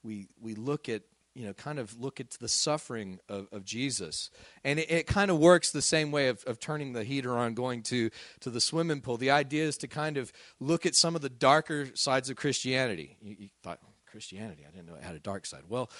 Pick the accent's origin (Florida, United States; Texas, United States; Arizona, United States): Texas, United States; Midland; You know, when I was a kid growing up in Midland, Texas, it got awfully hot in the summer.